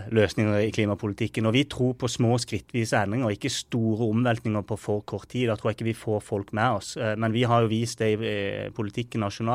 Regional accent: Agder, Norway; det er det også Agder fylke har forpliktet seg til, der jeg kommer fra og der jeg sitter nå.

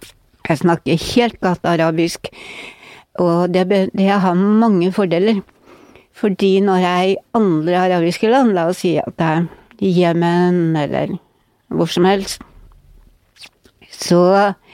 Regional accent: Northern Norway, Norway; now in Oslo, Norway; Men å komme som nordlending til Oslo var jo ikke lett, for det var jo på et tidspunkt, jeg kom jo vel hit I 65 var det vel

